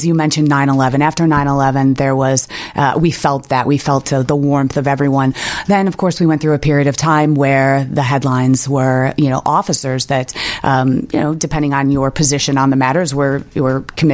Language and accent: English; Aurora, United States; You know, well, I'm born and raised in Aurora. I've never left there.